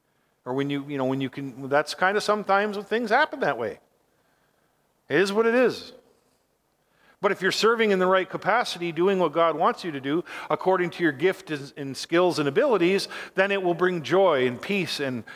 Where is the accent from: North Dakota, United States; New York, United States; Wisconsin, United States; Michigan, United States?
Michigan, United States; Iron River; And a man from my hometown, who I know, was at the Olympics, and he won the gold medal with her from Iron River, Michigan.